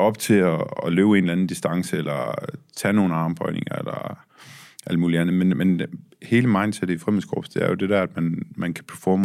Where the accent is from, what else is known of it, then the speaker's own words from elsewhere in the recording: Ringkøbing, Central Denmark Region, Denmark; det var ikke særlig svært at være en sej fyr i Vestjylland eller i Ringkøbing, hvor jeg voksede op.